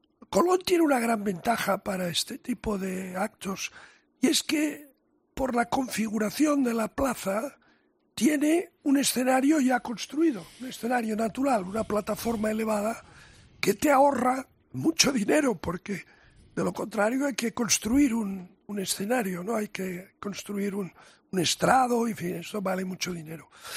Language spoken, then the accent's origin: Spanish; Spain; de amor a lo que somos los españoles, con nuestros defectos y nuestras virtudes